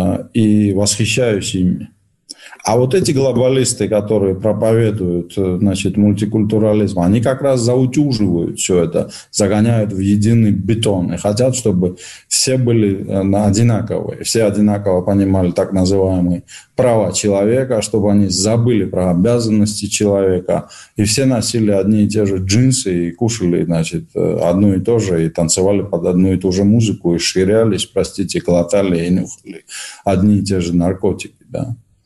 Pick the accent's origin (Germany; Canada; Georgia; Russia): Georgia; здесь я говорю как грузин, искренне любящий русскую культуру